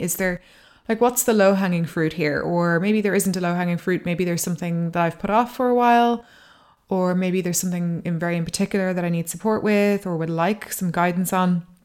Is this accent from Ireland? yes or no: yes; Ireland; I'm half Irish, half Dutch, and I live in Ireland. Socialized more Irish. My culture is very Irish.